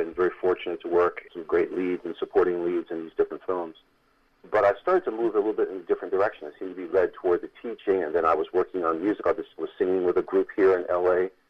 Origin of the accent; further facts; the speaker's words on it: New York, United States; I'm from New York, the New York area